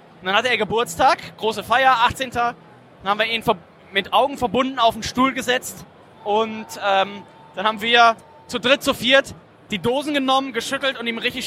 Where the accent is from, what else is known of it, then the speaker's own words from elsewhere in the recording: Wermelskirchen, North Rhine-Westphalia, Germany; born there; in Wermelskirchen geboren, also gar nicht so weit weg, Luftlinie von der Gaffelbrauerei gelegen.